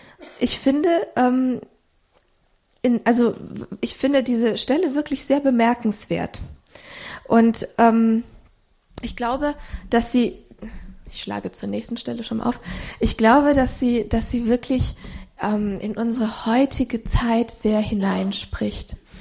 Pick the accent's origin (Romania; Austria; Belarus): Romania; Ich bin in Rumänien aufgewachsen mit einem ja Unrechtsregime.